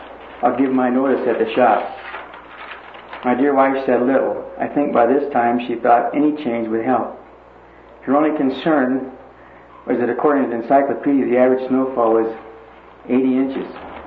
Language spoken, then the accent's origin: English; Chicago, Illinois, United States; moved away; also born or lived in Pennsylvania; We moved to Pennsylvania from Chicago during the war in 1942 when gas was rationed and tires were hard to get.